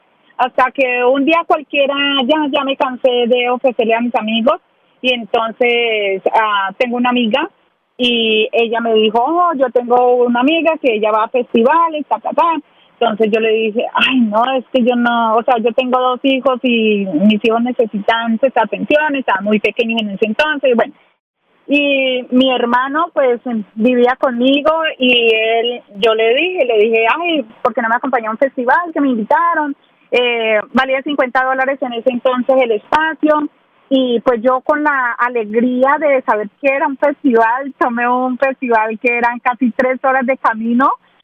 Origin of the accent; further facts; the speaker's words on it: Ibagué, Tolima, Colombia; now in United States; Soy de Ibagué, del departamento del Tolima.